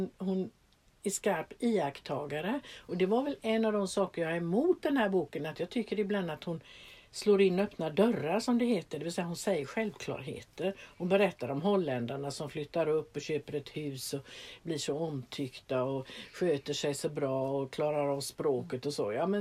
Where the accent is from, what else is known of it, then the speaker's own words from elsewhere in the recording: Gothenburg, Västra Götaland County, Sweden; Eftersom jag är från Göteborg så kan det ju påverka.